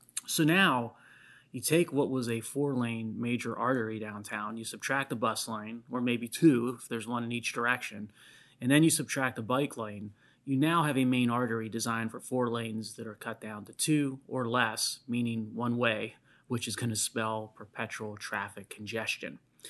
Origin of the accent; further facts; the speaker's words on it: Pittsburgh, Pennsylvania, United States; a night that I had out on the town recently in downtown Pittsburgh, my hometown.